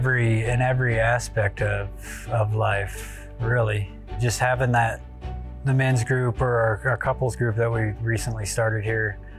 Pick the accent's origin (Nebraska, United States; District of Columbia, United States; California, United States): Nebraska, United States; Grand Island; I was born and raised in Grand Island.